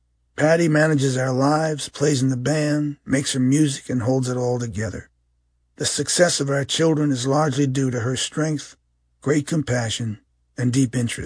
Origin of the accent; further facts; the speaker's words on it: Freehold, New Jersey, United States; His graduation from the fire academy near my hometown of Freehold, amid all my old friends and neighbors, brought tears and made Dad and Mom very proud.